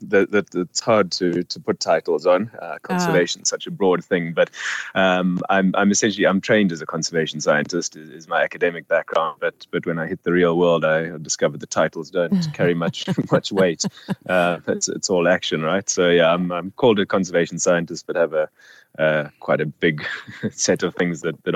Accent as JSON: {"language": "English", "country": "South Africa", "tie": "born or raised there", "said": "I grew up in South Africa. I was born in South Africa and actually had a wildlife filmmaker as a father."}